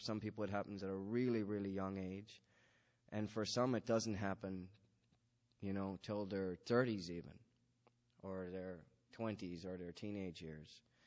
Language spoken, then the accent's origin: English; Calvert, Newfoundland and Labrador, Canada; in my hometown, which is a place called Calvert, it's about an hour's drive southeast, I guess, of St. John's